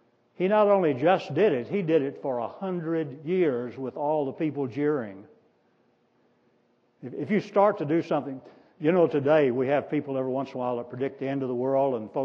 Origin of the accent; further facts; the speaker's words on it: Arkansas, United States; I grew up in Arkansas, and storms are just a part of life there.